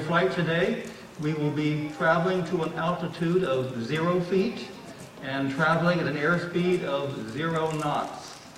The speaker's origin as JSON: {"language": "English", "town": "Miami", "region": "Florida", "country": "United States", "tie": "born or raised there", "said": "I grew up in Miami. Miami International Airport. The planes would take off and they'd make a big loop and they would fly over the house that I grew up in."}